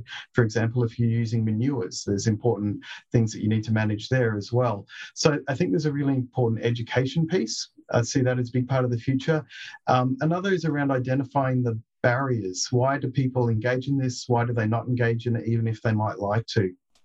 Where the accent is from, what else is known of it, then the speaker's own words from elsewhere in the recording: Adelaide, South Australia, Australia; growing up in Adelaide in the 1980s